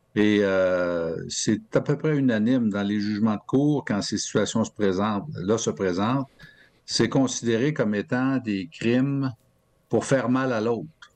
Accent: Saint-Hyacinthe, Quebec, Canada; moi, je suis originaire de Saint-Hyacinthe, et à Saint-Hyacinthe, quand j'étais petit gars

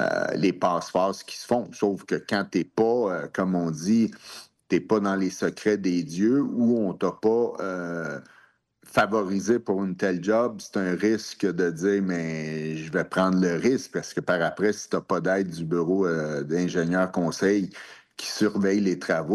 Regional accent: Montreal, Quebec, Canada; born or raised there; also born or lived in Laval

